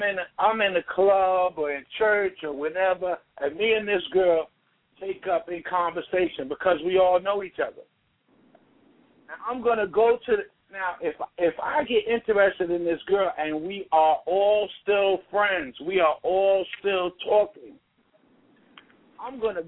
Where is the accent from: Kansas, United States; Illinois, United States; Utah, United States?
Illinois, United States; Chicago; also born or lived in Minnesota; now in Houston, United States; I'm from Chicago, and I lived in Minnesota for 20 years, and now I'm in Houston